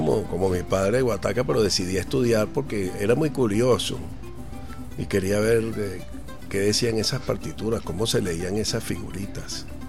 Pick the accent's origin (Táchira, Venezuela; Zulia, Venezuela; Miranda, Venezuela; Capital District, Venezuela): Capital District, Venezuela; Caracas; soy caraqueño nato. Mi mamá es caraqueña y mi papá era de Cumaná.